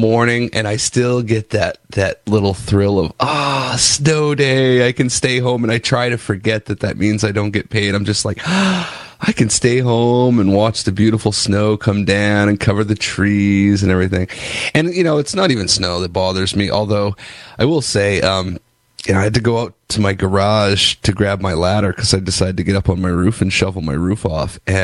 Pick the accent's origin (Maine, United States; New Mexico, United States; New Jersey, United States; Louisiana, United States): Maine, United States; Augusta; I grew up in Augusta on Sand Hill, which back then used to be all old French people and their grandkids.